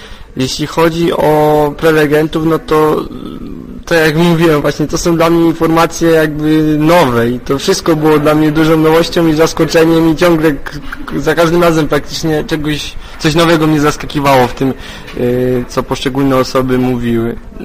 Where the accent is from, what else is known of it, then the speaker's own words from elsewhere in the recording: Gorlice, Lesser Poland, Poland; now in Wrocław, Poland; pochodzę w ogóle ze wschodu Polski, z Gorlic, Małopolska i te tereny.